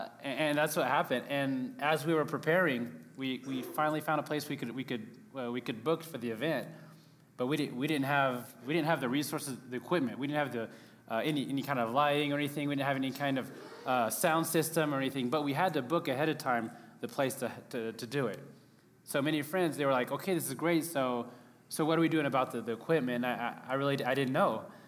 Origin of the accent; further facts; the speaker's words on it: France; We realized with our experience as growing up in France that many people have questions